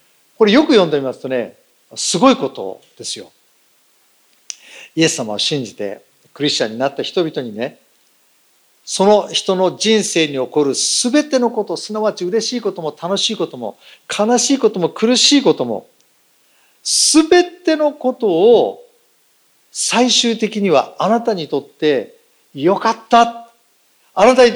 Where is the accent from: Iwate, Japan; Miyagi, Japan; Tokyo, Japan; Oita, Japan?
Tokyo, Japan; Setagaya; 東京の世田谷三軒茶屋で生まれ育ちました。